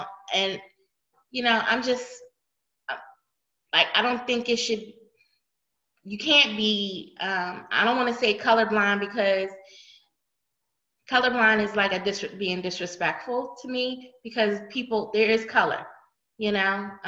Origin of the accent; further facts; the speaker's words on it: Maryland, United States; because I'm from Maryland and my husband is from Virginia.